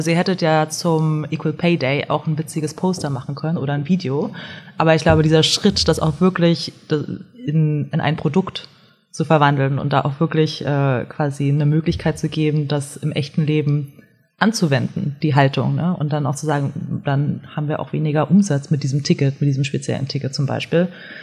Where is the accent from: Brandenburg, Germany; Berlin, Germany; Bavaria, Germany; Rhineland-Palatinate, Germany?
Berlin, Germany; ich bin ja Berliner, auch wenn man es nicht hört.